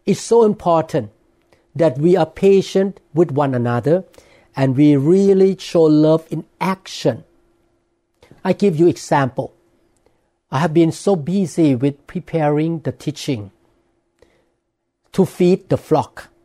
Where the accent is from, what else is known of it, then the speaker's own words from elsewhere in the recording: Thailand; English is a second language; my English is not perfect. I grew up in Thailand